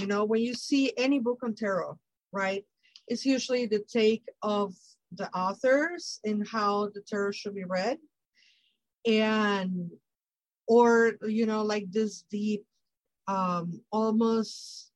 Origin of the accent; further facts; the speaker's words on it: Mexico; I, growing up in Mexico, we don't have that, not to my knowledge